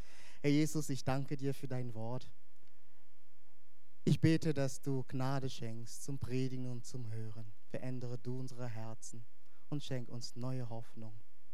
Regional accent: Hesse, Germany; Da, wo ich herkomme, in der Nähe, haben wir Flörsheim, das ist eine kleine Stadt. Und da sind die Leute sehr wohlhabend, sagen wir bei uns in der Gegend, in Hessen.

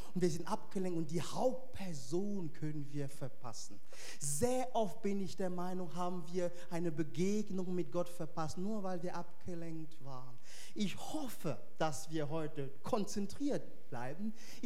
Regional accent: Hesse, Germany; Da, wo ich herkomme, in der Nähe, haben wir Flörsheim, das ist eine kleine Stadt. Und da sind die Leute sehr wohlhabend, sagen wir bei uns in der Gegend, in Hessen.

